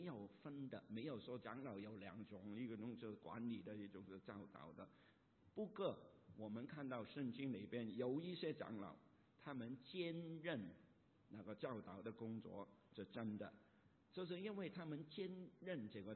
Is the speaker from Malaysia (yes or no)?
no; Hong Kong; 我在香港长大，那香港人的口才也是很厉害